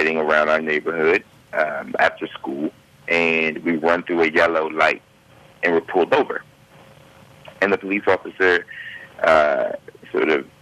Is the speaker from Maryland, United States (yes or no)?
yes; Oxon Hill, Maryland, United States; So I grew up in Oxon Hill. So I grew up just outside of Southeast Washington, D.C.